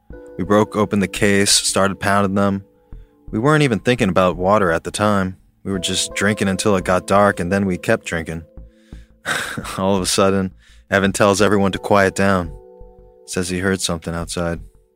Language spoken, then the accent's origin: English; Denton, Texas, United States; I'm 23 years old. I'm from Denton, Texas.